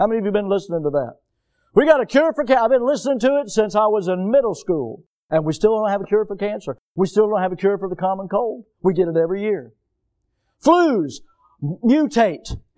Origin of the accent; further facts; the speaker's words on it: United States; That's my right as an American.